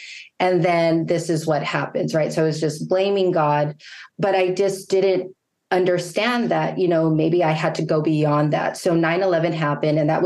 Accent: Wilmington, United States; So when people know that I come from Wilmington, they're like, wait, what, where are you coming from?

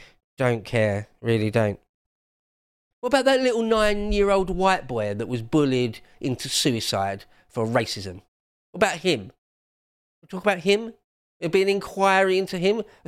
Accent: South East England, United Kingdom; I'm Cornish, basically. Born and raised in the southeast of England

